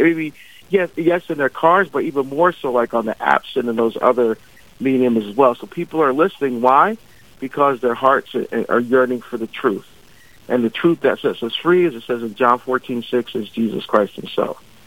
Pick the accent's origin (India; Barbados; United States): Barbados; moved away; I'm originally from Barbados in the West Indies. I'm the first baptized Catholic in my family.